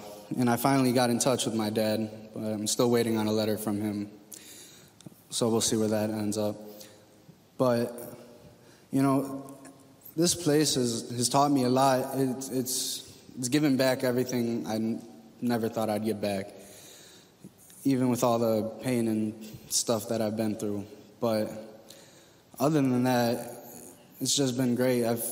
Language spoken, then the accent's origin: English; Chicago, Illinois, United States; I'm 22 years old and I'm from Chicago.